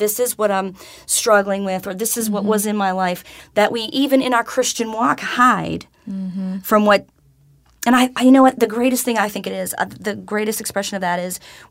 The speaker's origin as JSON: {"language": "English", "town": "Plymouth", "region": "Massachusetts", "country": "United States", "tie": "born or raised there", "said": "Where I grew up in Plymouth, Massachusetts, and there was a neighborhood there."}